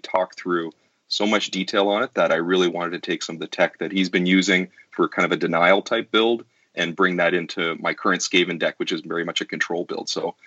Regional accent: Ontario, Canada; I'm a Canadian myself from the Greater Toronto area

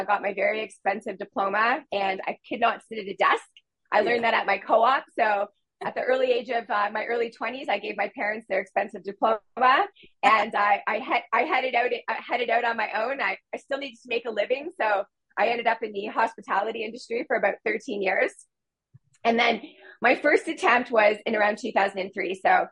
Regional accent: Windsor, Ontario, Canada; We had a school where I grew up in Windsor, Ontario.

